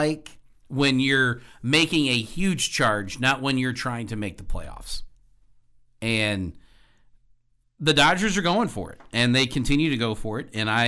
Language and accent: English; Houston, Texas, United States; I mean, I know I'm from Houston. I'm not an Astros fan necessarily.